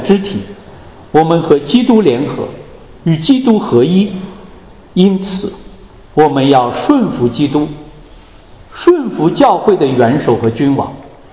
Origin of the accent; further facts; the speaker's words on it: China; 我经常讲，我们中国人，我们喜欢选择一个好的学区